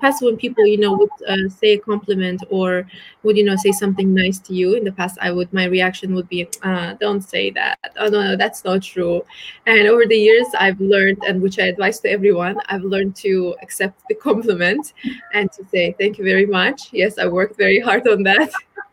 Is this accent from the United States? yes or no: no; Baku, Azerbaijan; growing up in Baku, in Azerbaijan